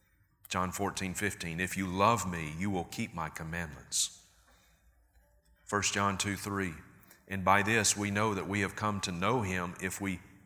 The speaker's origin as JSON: {"language": "English", "region": "Mississippi", "country": "United States", "tie": "born or raised there", "said": "And I grew up in Mississippi. I'm from the Deep South. And I grew up in, it's the buckle of the Bible Belt, if you will."}